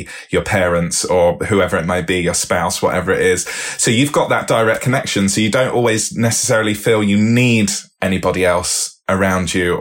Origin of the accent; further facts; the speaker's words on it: Bristol, South West England, United Kingdom; So I grew up in Bristol, which is known for people just doing random things whenever they feel like it and just getting it done.